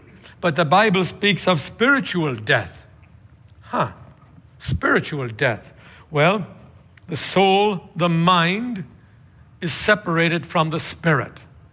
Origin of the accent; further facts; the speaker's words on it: Tipperary, Munster, Ireland; When I first became a Christian in my hometown of Tipperary in Ireland, there was only one or two priests there that I could talk to.